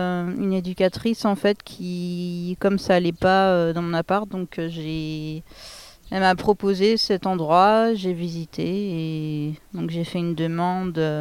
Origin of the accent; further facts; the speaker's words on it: Pays de la Loire, France; En plus, je venais pas d'ici, je venais du Maine-et-Loire.